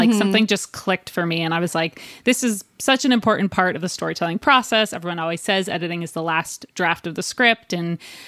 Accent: New Jersey, United States; We're both from New Jersey, both come from religious families.

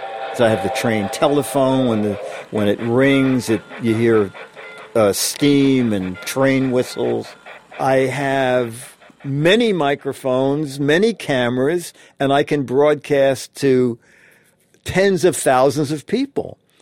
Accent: Brooklyn, New York, United States; born there; I was born in Brooklyn.

